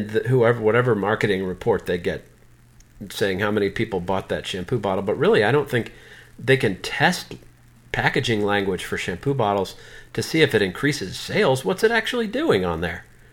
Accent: Texas, United States; I'm from Texas.

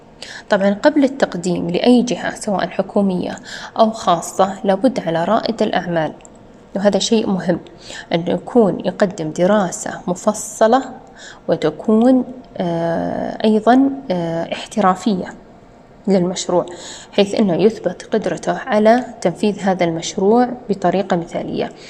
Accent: Saudi Arabia; الموجودة عندنا في المملكة العربية السعودية

